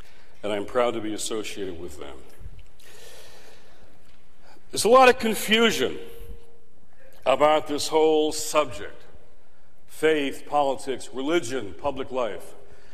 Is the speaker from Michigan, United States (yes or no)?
yes; Detroit, Michigan, United States; I was in Detroit, my hometown, one night staying at the Days Inn